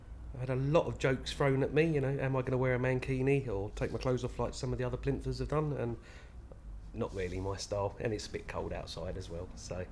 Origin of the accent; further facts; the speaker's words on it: Hove, South East England, United Kingdom; I'm from Hove in East Sussex and I'm 35.